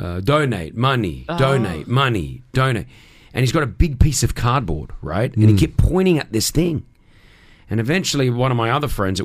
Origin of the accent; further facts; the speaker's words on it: Newcastle, North East England, United Kingdom; Yeah, the wallet's gone. In England, in Newcastle, where I'm from, it would have gone already.